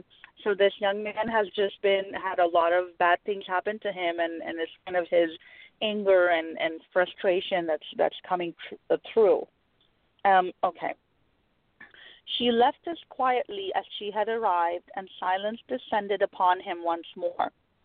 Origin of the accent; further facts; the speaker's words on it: Pakistan; moved away as an adult; now in United States; I was born and raised in Pakistan. I came here to the U.S. in my early 20s.